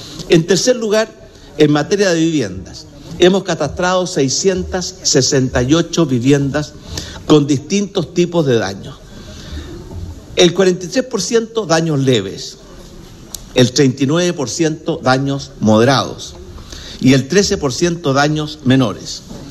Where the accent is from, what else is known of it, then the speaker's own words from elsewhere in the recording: Chile; Yo tengo grabado en la cabeza, como muchos chilenos